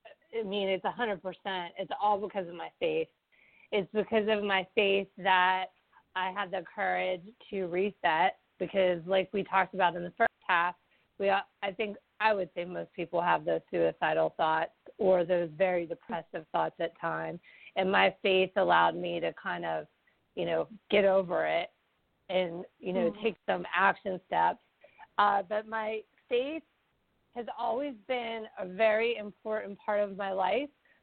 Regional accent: Pittsburgh, Pennsylvania, United States; I have my first Barnes & Noble book event in my hometown in Pittsburgh, Pennsylvania at South Hills Village

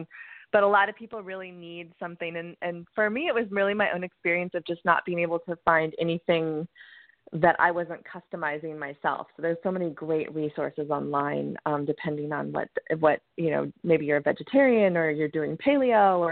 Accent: California, United States; I grew up in California and we were all had a little bit of a hippie bent, and you know, that's the kind of stuff we did.

